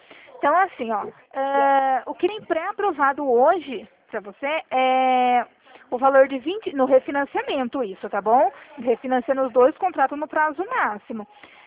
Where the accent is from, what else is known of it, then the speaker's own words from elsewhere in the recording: Limeira, São Paulo, Brazil; Eu sou do interior de São Paulo, tá? Limeira.